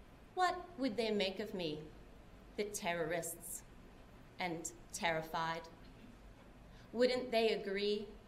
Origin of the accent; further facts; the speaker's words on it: Illinois, United States; now in Oxford, United States; I'm from Illinois, although I live in Oxford, Mississippi now, and this poem is about something that we sometimes did growing up there.